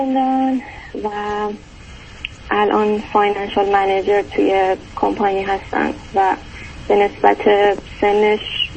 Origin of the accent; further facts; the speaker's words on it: Iran; now in United States; من از ایران اومدم.